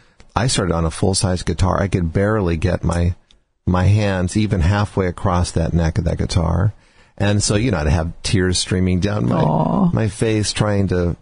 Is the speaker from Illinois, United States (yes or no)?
no; Seattle, Washington, United States; I also was growing up in Seattle, Washington, and there weren't a lot of professional string players there that actually even knew what to do with someone like me.